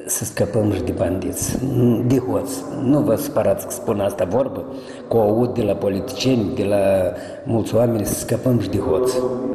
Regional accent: Larga, Briceni District, Moldova; Eu știu aici din satul meu natal largă.

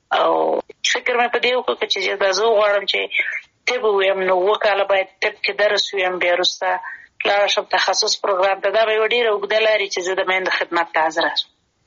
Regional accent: Kunar, Afghanistan; also born or lived in Kabul; زه اصلا د کونړ ولایت یم او پیدایښت هم په خپل مملکت کې دی لومړنۍ زده کړې مې یعنی اول او دویم صنف مې د کونړ په ولایت کې لوستې دی دریم صنف نه بیا کابل ته راغلي

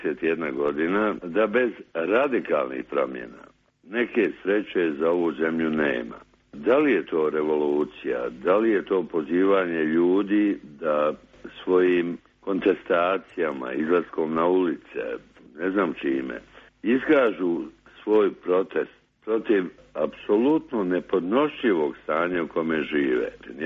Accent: Mostar, Federation of Bosnia and Herzegovina, Bosnia & Herzegovina; Ja sam Mostarac.

